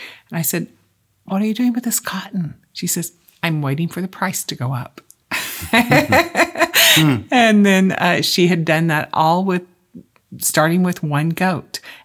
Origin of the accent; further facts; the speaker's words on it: Missouri, United States; Well, I grew up in Southwest Missouri and spent the first part of my life in that area. Born in Neosho, Missouri.